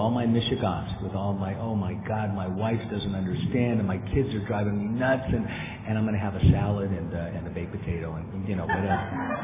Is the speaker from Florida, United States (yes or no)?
no; San Diego, California, United States; I went to San Diego. I'm from San Diego. That's the extent of my traveling.